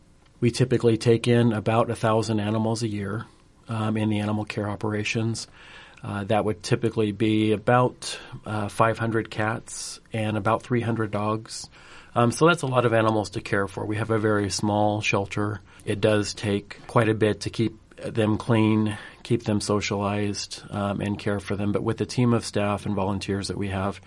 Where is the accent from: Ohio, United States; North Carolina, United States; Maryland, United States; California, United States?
California, United States; moved away as an adult; now in Ames, United States; Yes, I just moved here about 11 months ago. I'm born and raised in California.